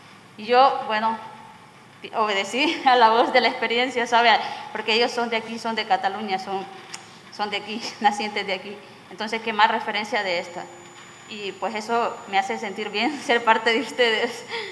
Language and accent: Spanish; Honduras; Soy de Honduras